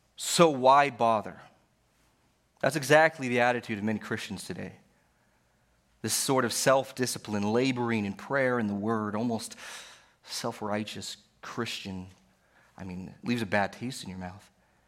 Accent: Colorado, United States; Probably not in Texas. But growing up in Colorado, I had the opportunity to do so every now and then.

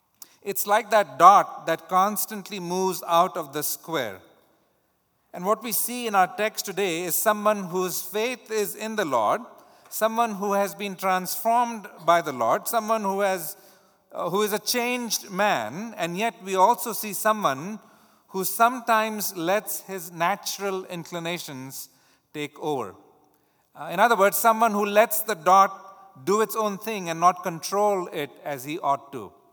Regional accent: India; I grew up in India.

